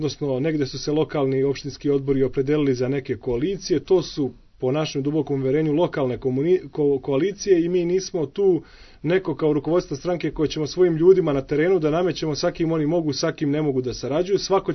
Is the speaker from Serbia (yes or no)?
yes; Priboj, Zlatibor District, Serbia; ja sam iz Priboja